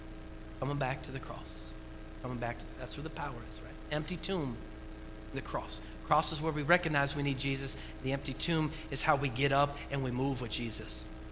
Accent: Oregon, United States; I'm from Oregon. We hug trees, okay?

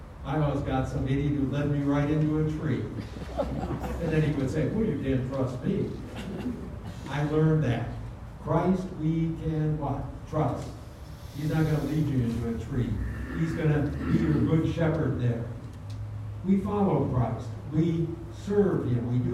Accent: Minnesota, United States; my grandmother put one in each of our bedrooms when we were growing up in Minnesota.

